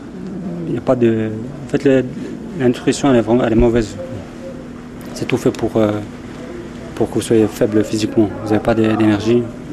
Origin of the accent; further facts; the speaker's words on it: Switzerland; now in Syria; Je suis d'origine bosniaque, mais je viens de Suisse. J'ai 30 ans.